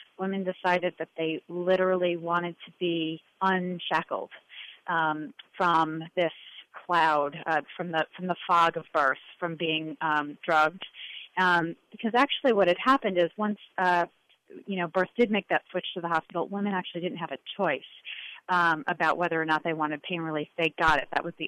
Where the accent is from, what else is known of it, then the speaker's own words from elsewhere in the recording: United States; I think that especially being an American woman, we have this sense, an arrogant sense really, that the way we do things in this country are the best in the world.